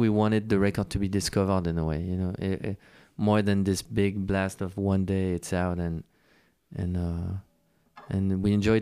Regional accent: Versailles, Île-de-France, France; English is a second language; We felt very different growing up in Versailles.

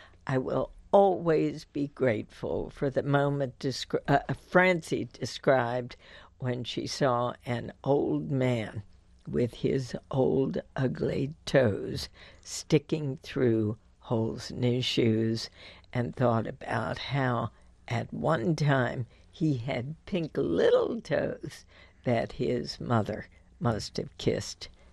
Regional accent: Washington, District of Columbia, United States; I grew up in Washington, D.C., but in kind of a similar situation where the relatives were always there.

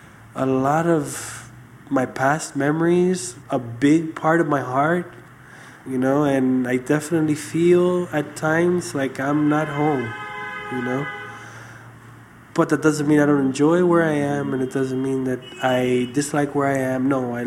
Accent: Miami, Florida, United States; now in Chile; And the weather has been horrible for me growing up in Miami, so close to the equator. I have never bought a scarf.

